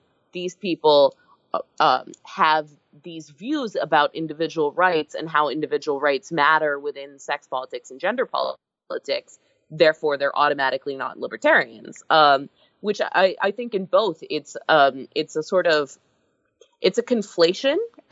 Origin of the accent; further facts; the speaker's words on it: Texas, United States; I'm from Texas.